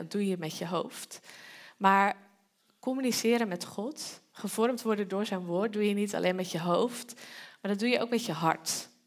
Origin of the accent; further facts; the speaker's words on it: Netherlands; En ik heb een tijdje in een Oosterse cultuur gewoond. En als Nederlander